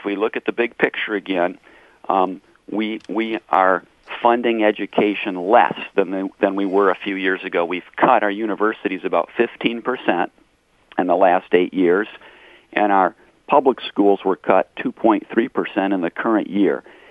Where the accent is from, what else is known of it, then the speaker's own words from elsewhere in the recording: Flint, Michigan, United States; I'm originally from Flint, so I'm from a core city.